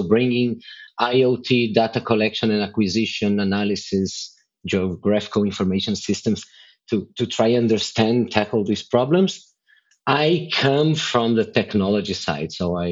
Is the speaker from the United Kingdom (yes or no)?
no; Brazil; now in Israel; I'm from Brazil. I am 22, 23 years living in Israel now, but yes, I'm a Brazilian living in Israel doing wastewater.